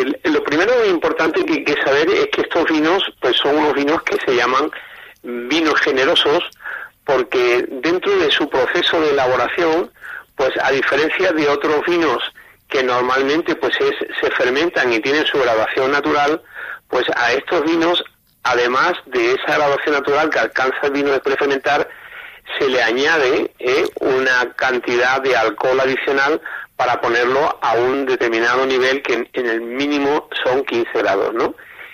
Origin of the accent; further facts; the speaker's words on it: Seville, Andalusia, Spain; principalmente hemos estado toda mi infancia ha sido en Sevilla.